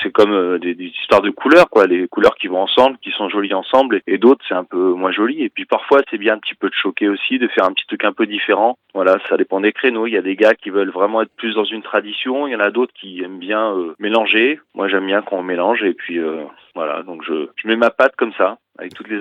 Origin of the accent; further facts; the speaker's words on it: Limoges, Nouvelle-Aquitaine, France; born there; Ben, moi, je suis né il y a pas mal d'années maintenant. Je suis né en 1970 à Limoges.